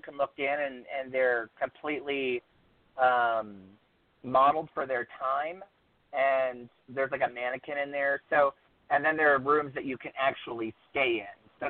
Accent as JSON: {"language": "English", "region": "the South", "country": "United States", "said": "I'm a boy from the South, so I love a good sassafras."}